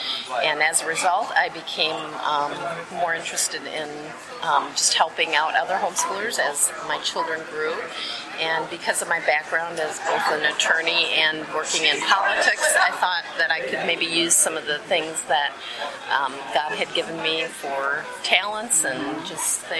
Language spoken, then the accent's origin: English; Indianapolis, Indiana, United States; I'm from Indianapolis, Indiana, and I work with the Legislative Committee of Indiana Association of Home Educators.